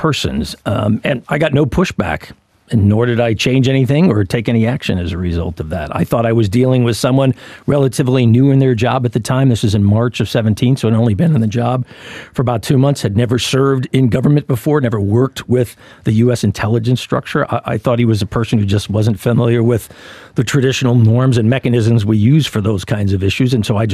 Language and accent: English; United States; Now, remember, I'm an American. I'm a foreigner. I don't live in Australia.